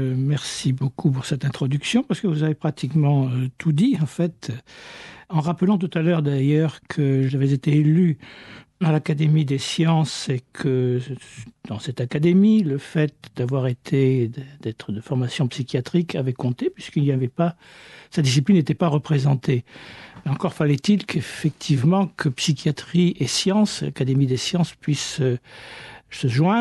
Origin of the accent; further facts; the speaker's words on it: Brittany, France; Bon, comme mon nom l'indique, je suis breton, d'atavisme marin, etc.